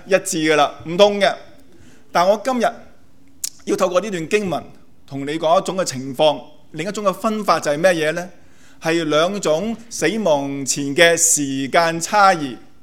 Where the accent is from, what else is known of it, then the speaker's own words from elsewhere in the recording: Houston, Texas, United States; 我本身都是来自德州休士顿的，我不知道大家有没有在美国南部住过呢？